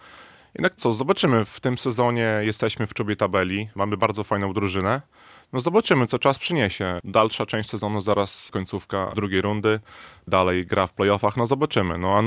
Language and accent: Polish; Bielsk Podlaski, Podlaskie Voivodeship, Poland; pochodzę z Bielska Podlaskiego, jest to drużyna z mojego miasta